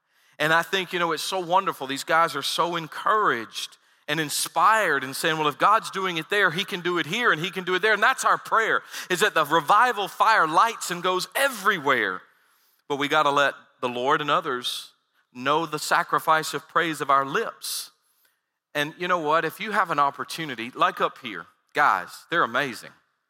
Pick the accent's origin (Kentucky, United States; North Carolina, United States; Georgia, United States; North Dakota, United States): North Carolina, United States; Growing up in Central North Carolina in a little rural town, I thought everybody was kind of saying, man, it's good to walk with Jesus.